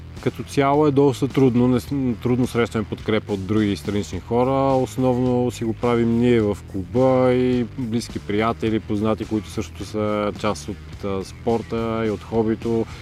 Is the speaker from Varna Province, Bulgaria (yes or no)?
no; Vratsa, Vratsa Province, Bulgaria; управител съм на магазин за велосипеди. Аз съм от Враца, израснал съм тук. След това започнах да уча туризъм в Великотърновския университет.